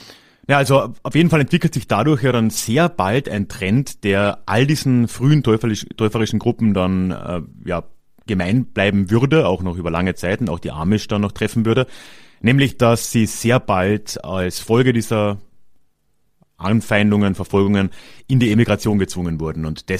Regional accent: Carinthia, Austria; unter anderem auch in Kärnten, wo ich herkomme, waren die relativ stark.

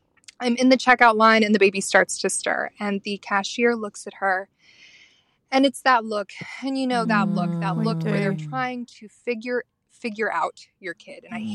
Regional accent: United States; I am a P from the States.

